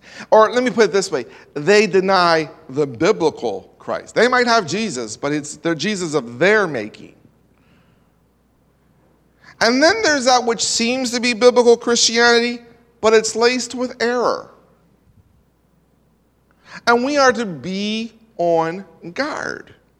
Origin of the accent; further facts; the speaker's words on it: East Coast, United States; I come from the East Coast.